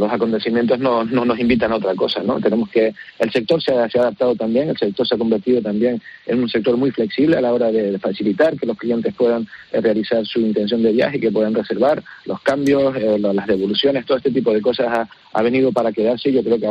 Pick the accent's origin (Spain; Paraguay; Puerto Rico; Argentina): Spain; España ha salido beneficiado, pero eso no solamente porque tengamos, es que somos un país europeo